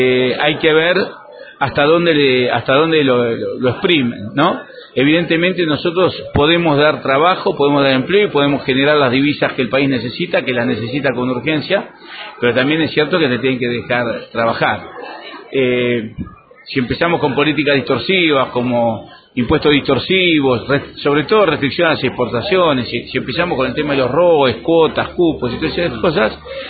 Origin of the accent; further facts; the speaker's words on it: Macachín, La Pampa, Argentina; voy a hablar de mi pueblo, no tenés trabajo en Macachín, en La Pampa